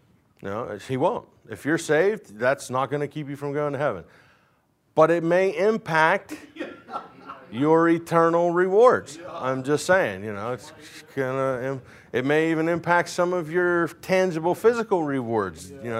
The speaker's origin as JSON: {"language": "English", "country": "United States", "said": "I'm American. Right? I ain't no German. I might have German in me, but I ain't German. Right? I'm American."}